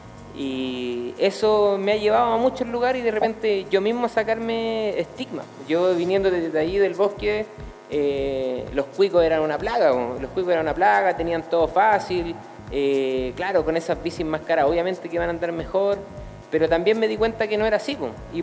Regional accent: Los Morros, Santiago Metropolitan Region, Chile; Yo iba en un colegio público de la comuna El Bosque, con alto riesgo social. Yo me crié en Los Morros, no sé si alguien conoce Los Morros, que es un lugar altamente estigmatizado por la precariedad social.

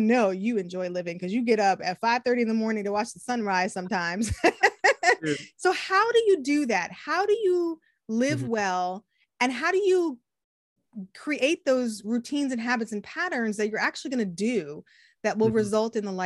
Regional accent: New England, United States; now in California, United States; I come from New England. I was born in, grew up in New England, right? When I moved to California with my husband

